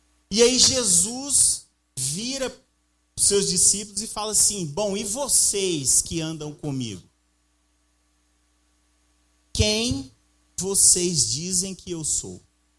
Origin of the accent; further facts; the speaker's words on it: Uberlândia, Minas Gerais, Brazil; now in Goiânia, Brazil; eu sou lá de Uberlândia. Estou aqui em Goiânia há 5 anos.